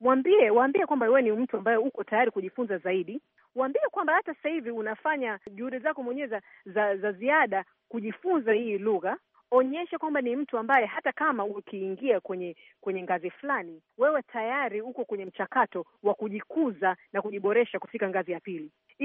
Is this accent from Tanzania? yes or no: yes; Tanzania; na mimi kama Mtanzania ambaye lazima niwe na ushindani ili kufikisha nchi kwenye hatima yake